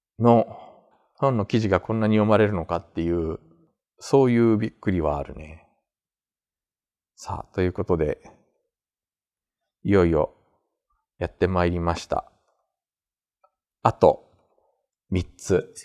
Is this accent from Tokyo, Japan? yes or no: yes; Tokyo, Japan; also born or lived in Kansai; 私地元は東京とか関東なんですけど、やっぱあの仕事で関西6年住みましたけど